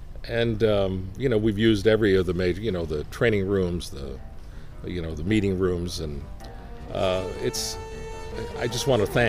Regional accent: Toronto, Ontario, Canada; I think Cleveland is becoming something like my hometown Toronto has become over the years

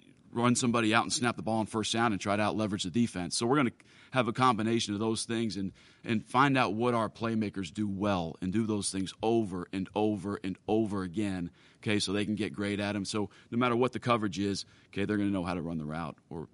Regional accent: Youngstown, Ohio, United States; born there; And that's something that I was born with because I was born in Northeast Ohio.

